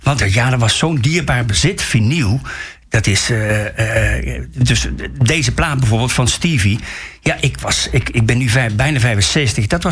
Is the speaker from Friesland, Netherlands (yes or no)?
no; Schijndel, North Brabant, Netherlands; Toen was er heus wel een best wel goede platenzaak in het dorp waar ik opgegroeid ben, in Schijndel.